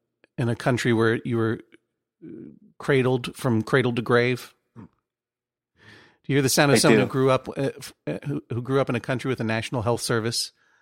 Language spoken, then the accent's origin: English; Brookline, Massachusetts, United States; When I was in Boston, I'm from Brookline